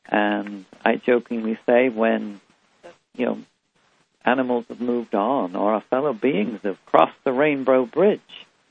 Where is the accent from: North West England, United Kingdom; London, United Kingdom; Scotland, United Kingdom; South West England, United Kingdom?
North West England, United Kingdom; Liverpool; I have my mother's horse that I grew up with in Liverpool, England.